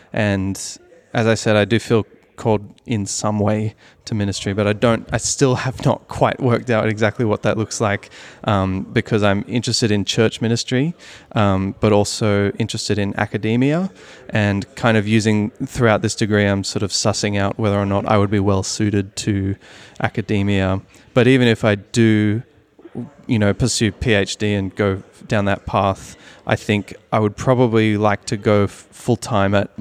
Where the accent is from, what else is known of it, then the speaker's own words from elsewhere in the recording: Sydney, New South Wales, Australia; now in Melbourne, Australia; it started because I'm from Sydney, and I wound up moving to Melbourne to study